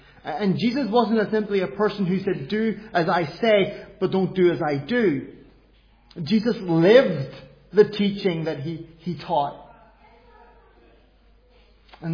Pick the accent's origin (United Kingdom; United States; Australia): United Kingdom; Northern Ireland; I come from Northern Ireland.